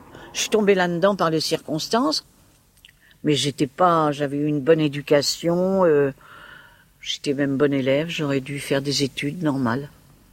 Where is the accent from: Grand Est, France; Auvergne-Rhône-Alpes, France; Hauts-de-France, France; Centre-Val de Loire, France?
Centre-Val de Loire, France; Blois; Je les ai mis dans une pouponnière qui était aux environs de Blois, puisque je suis de Blois.